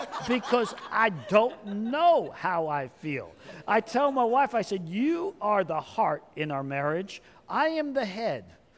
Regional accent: Oklahoma, United States; You know, that's my home state.

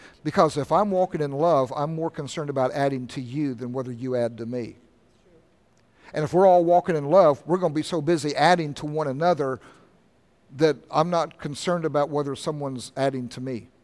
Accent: Oklahoma, United States; also born or lived in Kansas; You know, I consider myself an Oklahoman, even though I was born in Kansas.

